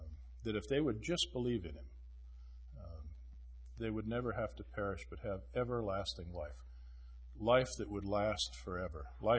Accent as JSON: {"language": "English", "region": "Minnesota", "country": "United States", "tie": "born or raised there", "also_born_or_lived": "Louisiana", "said": "Joanne and I, we're from Louisiana, but we were born and raised in Minnesota."}